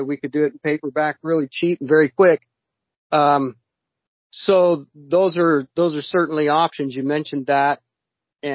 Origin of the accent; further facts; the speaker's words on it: Arizona, United States; cause I grew up in Arizona, Southern Arizona.